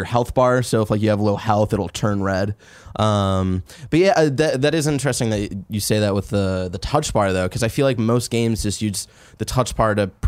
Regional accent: Midwest, United States; We're from the Midwest, Andrew. You haven't met anybody who has that color.

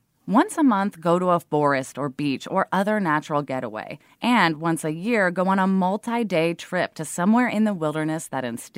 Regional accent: Portland, Oregon, United States; I grew up in Portland, Oregon, right at the edge of the city. There was a forest in my backyard with a creek running through it.

